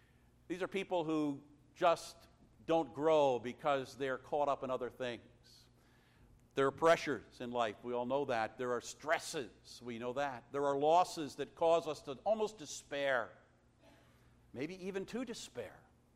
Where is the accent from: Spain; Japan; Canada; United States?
United States; New England; Growing up in New England, I know all about stony ground.